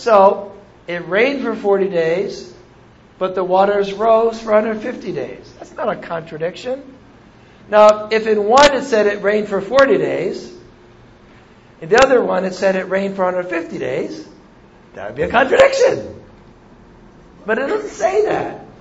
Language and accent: English; California, United States; Now, I am a Californian. I am an American.